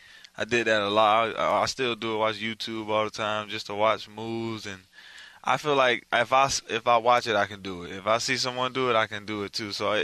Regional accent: Fort Lauderdale, Florida, United States

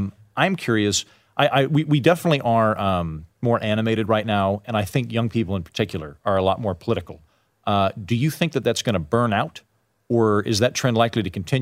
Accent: Oklahoma, United States; I could see growing up in Oklahoma, there are tons of people.

